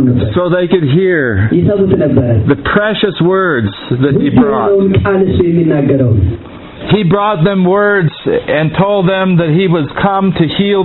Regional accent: United States; And I am almost ashamed to tell you that I came from America. We brought you things that was not good.

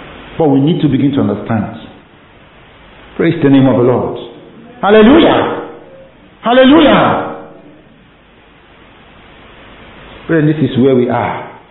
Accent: Nigeria; we come from Nigeria, a lot of us here, and God has invested so much in that country.

